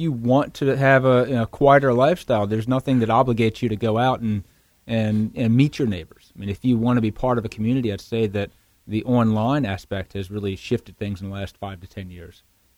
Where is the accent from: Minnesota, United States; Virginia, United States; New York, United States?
Virginia, United States; Culpeper; I grew up in Culpeper on a big farm.